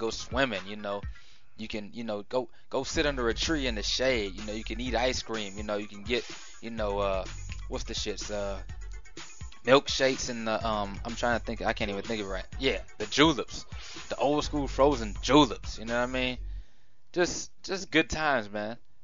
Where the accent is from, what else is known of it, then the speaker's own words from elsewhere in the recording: New York, United States; I'm not from New York City. I'm from New York State.